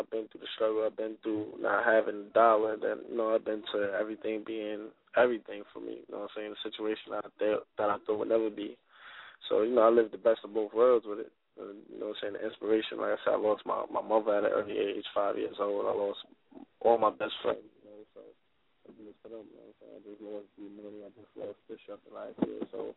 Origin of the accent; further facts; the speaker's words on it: Bronx, New York, United States; me from coming from where I'm from the Bronx.